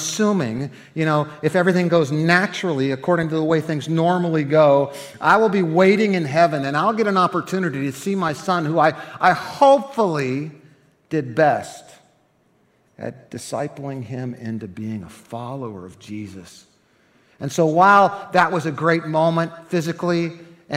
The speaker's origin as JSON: {"language": "English", "region": "Ohio", "country": "United States", "moved": "yes", "said": "I'm from Ohio, right? I moved here 17 years ago."}